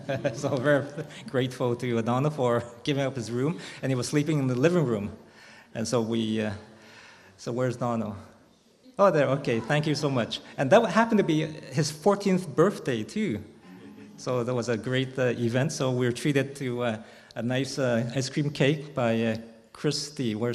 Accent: Montreal, Quebec, Canada; born there; also born or lived in Toronto; I was born in Montreal. And when we left for Hong Kong, that was my very first time to leave North America.

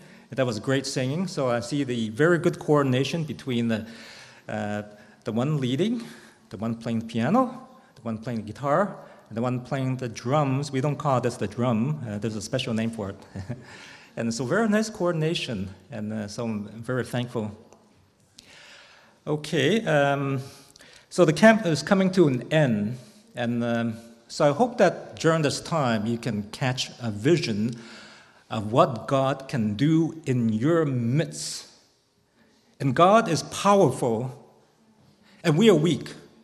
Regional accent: Montreal, Quebec, Canada; born there; also born or lived in Toronto; I was born in Montreal. And when we left for Hong Kong, that was my very first time to leave North America.

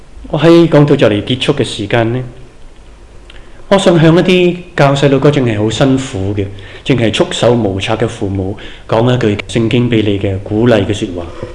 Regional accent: China; 我本来一个人咧，我中国人咧就唔应该自己赞自己嘅

